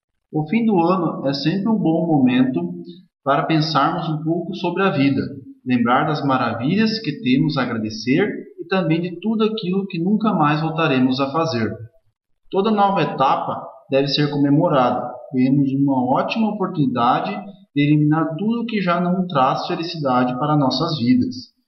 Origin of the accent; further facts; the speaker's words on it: Vale do Sol, Rio Grande do Sul, Brazil; sou aqui do município de Vale do Sol e trabalho na pecuária do Sindicato de Vale do Sol.